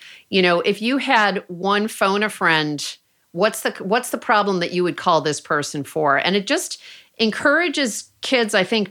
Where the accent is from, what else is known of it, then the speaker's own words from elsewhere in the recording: Rochester, New York, United States; moved away as an adult; now in California, United States; I mean, Stephanie and I were talking about my hometown of Rochester, New York. I wrote a thank you letter to Rochester because so much of the person I am at age 55 living in California stems from the 18 years I spent growing up